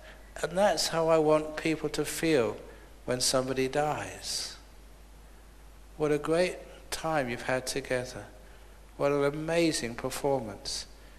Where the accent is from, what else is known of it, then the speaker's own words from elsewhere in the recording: London, United Kingdom; I grew up in London